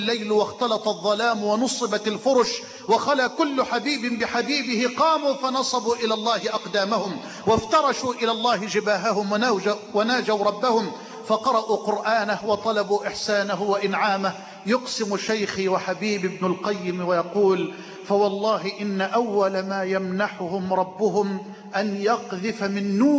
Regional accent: Egypt

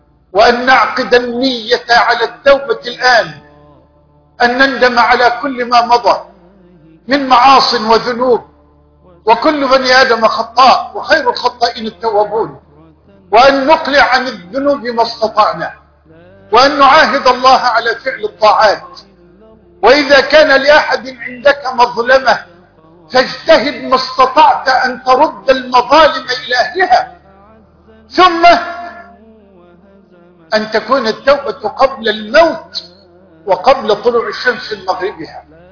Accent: Egypt; ولا تنسوا بلدنا مصر اليوم من الدعاء

